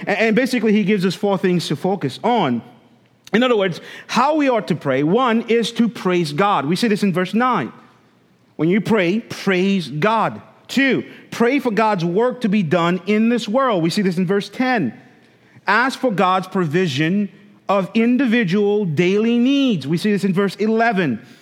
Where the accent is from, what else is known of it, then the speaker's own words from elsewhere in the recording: St. Lucia; Growing up in St. Lucia, we had beautiful beaches, beautiful beaches.